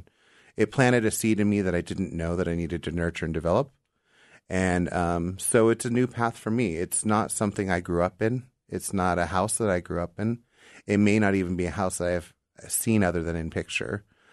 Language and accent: English; Sitka, Alaska, United States; I grew up in Sitka.